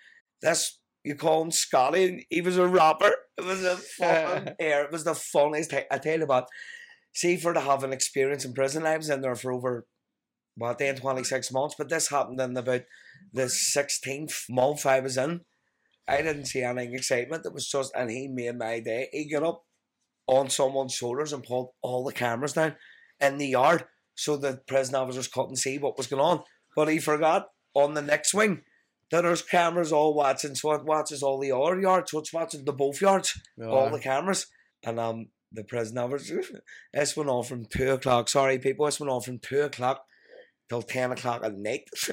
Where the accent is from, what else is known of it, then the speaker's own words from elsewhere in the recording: Belfast, Northern Ireland, United Kingdom; I'm from West Belfast, mate, fuck you.